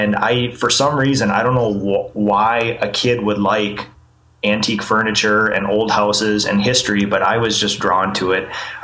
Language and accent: English; New Prague, Minnesota, United States; Born and raised in New Prague, in my hometown here.